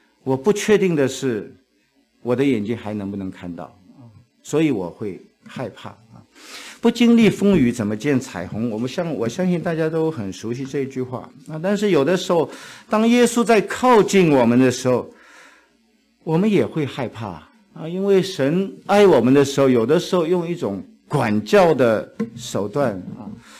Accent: China; now in Canada; 我们中国人啊，我们在中国的时候我们怕当官的

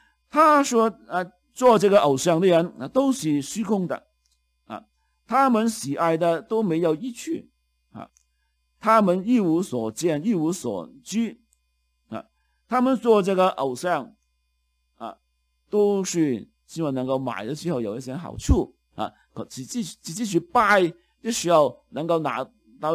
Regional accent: Hong Kong; 我们香港人就说这个王大仙啊

